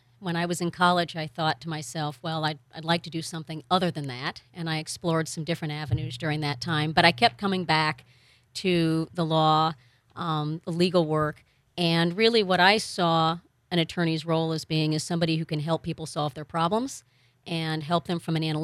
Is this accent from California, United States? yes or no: yes; Oakdale, California, United States; now in Sacramento, United States; I grew up in Oakdale.